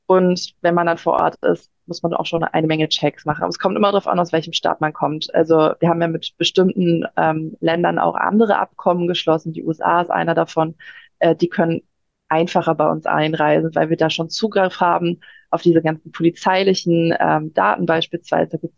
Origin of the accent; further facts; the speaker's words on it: North Rhine-Westphalia, Germany; ich komme aus der Nähe von Düsseldorf, da ist die Niederlande immer schön um die Ecke.